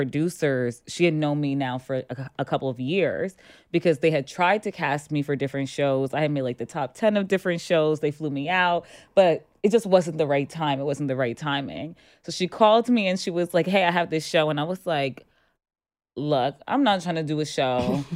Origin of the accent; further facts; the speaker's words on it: New Jersey, United States; But you know, I was raised in Jersey, so it was good to like kind of connect with people that I have like real like ties with.